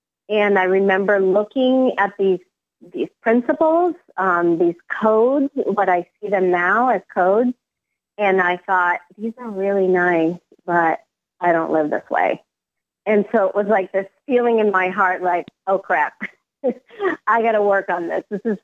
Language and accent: English; Venezuela; moved away as an adult; now in United States; I immigrated to the U.S. when I was 18 from Venezuela by myself.